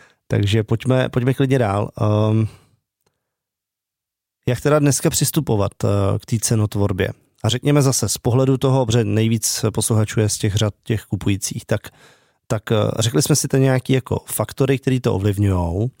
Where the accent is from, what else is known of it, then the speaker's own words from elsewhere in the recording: Pilsen, Plzeň Region, Czechia; no já teda jsem z Plzně a neměnil bych to.